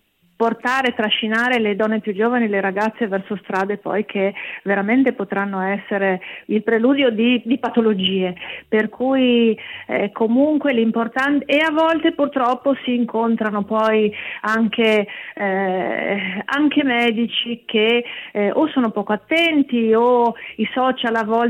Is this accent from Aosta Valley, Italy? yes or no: no; Veneto, Italy; per me che sono veneta